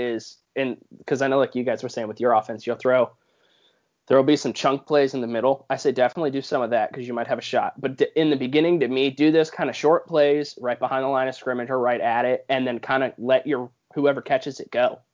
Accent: Pittsburgh, Pennsylvania, United States; Very much. I'm from Pittsburgh, so yeah.

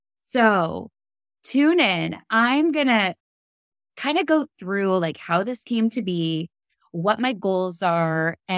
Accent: Louisville, Kentucky, United States; And of course, I'm from Louisville, Kentucky. I'm not from Kansas, was not born and raised here.

